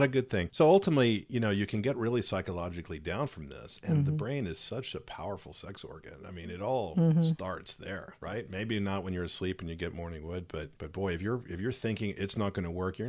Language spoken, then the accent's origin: English; Texas, United States; accent: Texan; She gets on me when I start sounding too Texan, you know. I am Texan